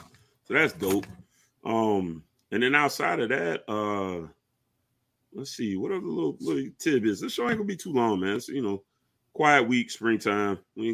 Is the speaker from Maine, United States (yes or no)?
no; Savannah, Georgia, United States; And I'm from Savannah. So, you know, we're a small city. We're a very small city.